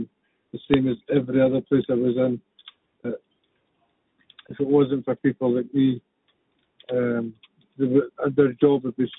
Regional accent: Glasgow, Scotland, United Kingdom; If I go to Glasgow now, I just need to spend 2 days in Glasgow and my accent to be back again.

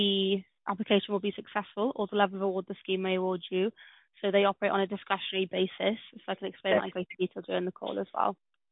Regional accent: Wales, United Kingdom; I'm Welsh, I am.

